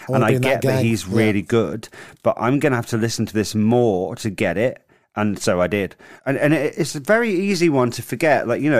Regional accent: Southampton, South East England, United Kingdom; So I'm from Southampton. So I did Power FM in Southampton.

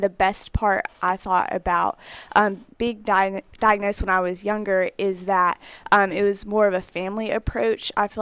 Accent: Arab, Alabama, United States; I'm from Arab, Alabama. I'm a senior here at UA studying food and nutrition.

